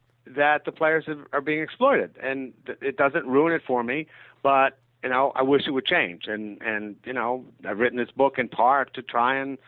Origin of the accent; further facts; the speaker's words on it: Providence, Rhode Island, United States; I grew up in Providence